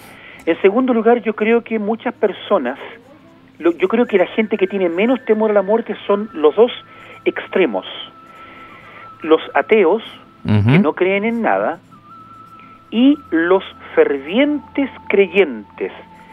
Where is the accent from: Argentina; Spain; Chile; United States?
Chile; muchas veces dejamos todo para última hora como buen chileno